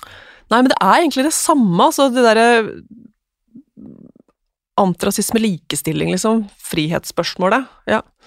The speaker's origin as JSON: {"language": "Norwegian", "town": "Hamar", "region": "Innlandet", "country": "Norway", "tie": "born or raised there", "said": "Du, den kommer fra, altså jeg vokste opp på Hamar."}